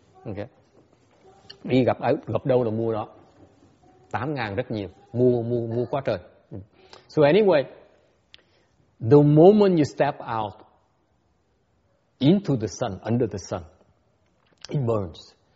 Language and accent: Vietnamese; United States; có mình là cái người Mỹ học trò mới từ Mỹ tới, cúng $20.